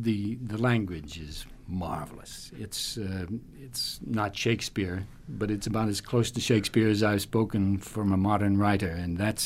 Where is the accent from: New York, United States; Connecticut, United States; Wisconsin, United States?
Connecticut, United States; Meriden; Yes, as a matter of fact, I am. I'm from Meriden.